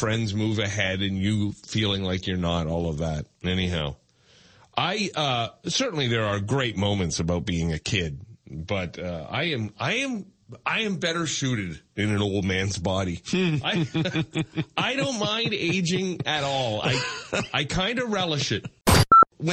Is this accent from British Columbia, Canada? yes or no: no; Bramalea, Ontario, Canada; I have driven by a couple of times the house that I grew up in Bramalea